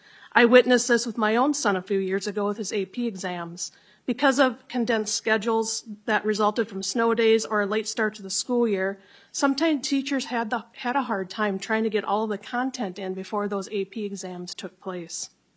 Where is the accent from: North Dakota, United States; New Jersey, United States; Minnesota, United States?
Minnesota, United States; Ellsworth; The needs of Shakopee are not the same as my hometown district of Ellsworth in the southwest corner of the state.